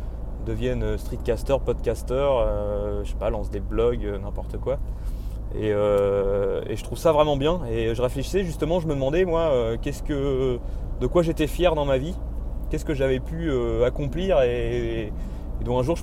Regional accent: Normandy, France; un climat qui n'est pas du tout comme chez nous en Normandie où on avait plutôt l'habitude de forêts, bon un petit peu vallonnées

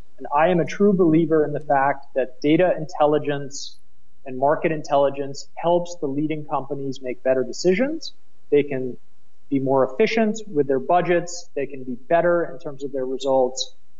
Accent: United States; accent: American; moved away as an adult; now in Berlin, Germany; Yeah, my American accent does give me away.

